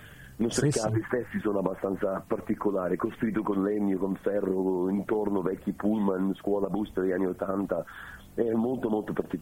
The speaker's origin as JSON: {"language": "Italian", "region": "Scotland", "country": "United Kingdom", "second_language": "Italian", "said": "sono scozzese, ogni tanto mio italiano mi tradisce, non riesco a parlare."}